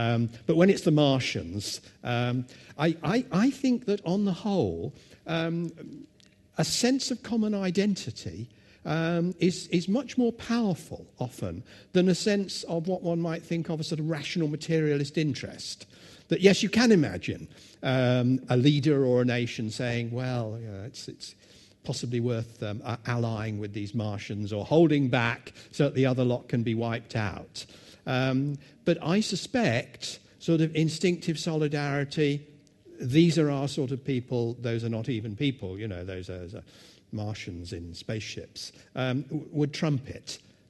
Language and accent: English; Ireland; we are all Irish men and women together. We have a common identity in the face of a common threat.